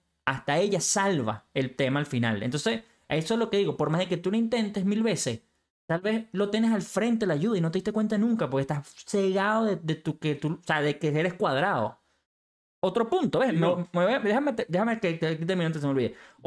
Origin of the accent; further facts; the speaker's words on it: Venezuela; O sea, en mi burbuja venezolana, con todos los peos que tenemos, esos no son los peos con los que yo crecí.